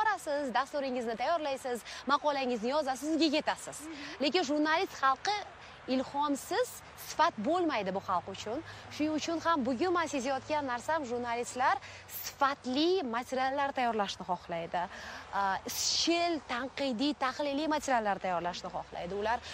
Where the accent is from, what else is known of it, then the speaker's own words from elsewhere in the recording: Qoshqirgon, Tashkent Region, Uzbekistan; moved away; Shu diyor farzandiman. O'zbekistonda tug'ilganman, voyaga yetganman. Toshkent viloyati Bo'stonliq tumani Qo'shqirg'on degan qishloqdaman. Oddiy oiladan chiqqanman. 9 farzandmiz.